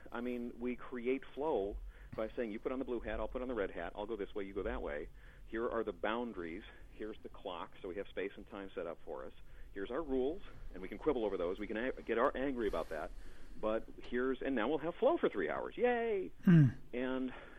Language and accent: English; Cleveland, Ohio, United States; NFL, dude, I grew up in Cleveland.